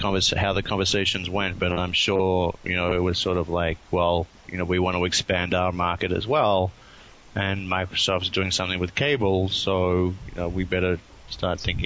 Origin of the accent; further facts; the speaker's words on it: Australia; now in United States; I mean, even though I'm Australian, so I understand PAL talk. It's been a long time since I was there